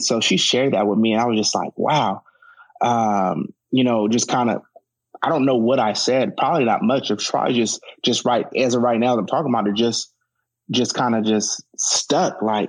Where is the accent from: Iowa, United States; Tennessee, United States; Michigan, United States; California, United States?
California, United States; Stockton; Like I said, I grew up in South Stockton. That even to this day, that's probably more minorities live in that area of town.